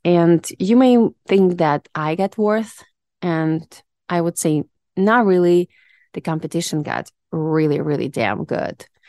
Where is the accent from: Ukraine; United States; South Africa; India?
Ukraine; English is a second language; Because I'm not American, you know that. I'm Ukrainian.